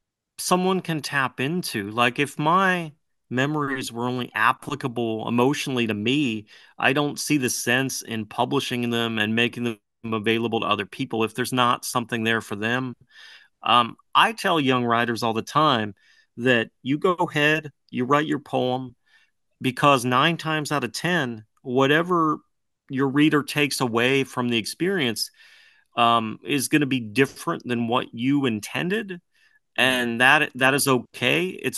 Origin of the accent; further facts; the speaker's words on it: Greensburg, Pennsylvania, United States; I wrote this poem about growing up in Greensburg, which is where I'm from.